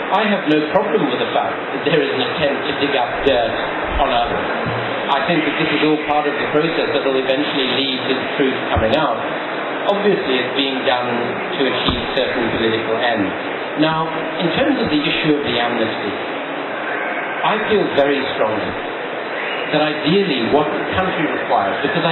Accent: South Africa; Now, I feel that what we as South African citizens would require from an amnesty is three crucial things.

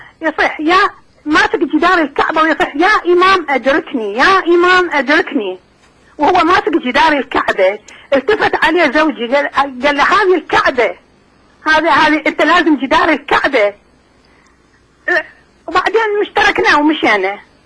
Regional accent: Iraq; now in Germany; انا عراقيه لكن اسكن في المانيا

